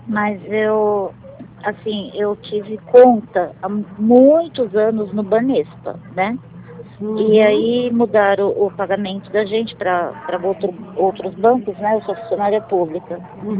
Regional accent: São Paulo, Brazil; Eu sou de São Paulo.

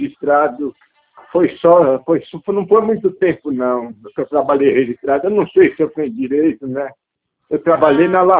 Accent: Ceará, Brazil; moved away; Lá no Ceará, na minha terra, eu vim para cá

